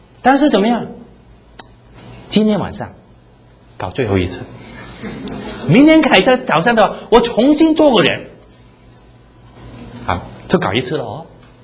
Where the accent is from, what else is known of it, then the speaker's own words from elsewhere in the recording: China; 你知道啊，犹太人跟我们中国人一样的哈，通常是什么时候 分家产的